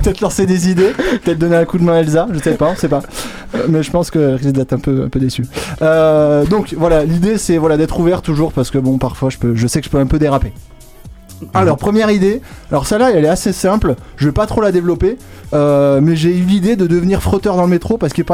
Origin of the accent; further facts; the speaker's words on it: Grand Est, France; Donc vous le savez peut-être pas, mais moi je suis Lorrain